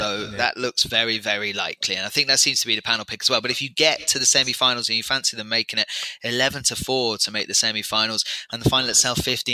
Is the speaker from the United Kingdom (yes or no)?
yes; England, United Kingdom; and I'm English, obviously, so that's a difficult thing to say.